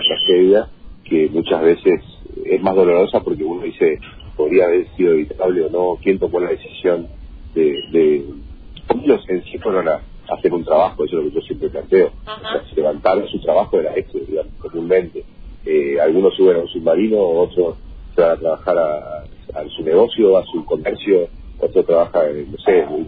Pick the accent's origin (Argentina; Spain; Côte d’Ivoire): Argentina; somos argentinos, de la patria